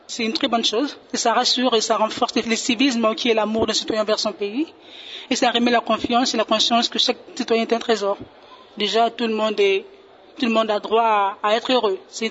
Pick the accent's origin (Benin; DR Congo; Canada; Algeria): DR Congo; Mongala; Je suis de la Mongala.